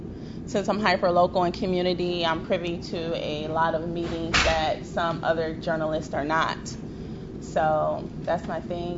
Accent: Flint, Michigan, United States; I'm born and raised in Flint. I'm 42 years old, so I'm a product of this community.

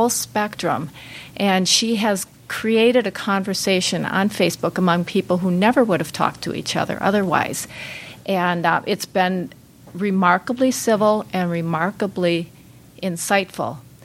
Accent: Minnesota, United States; I'm from the Twin Cities, from Minnesota

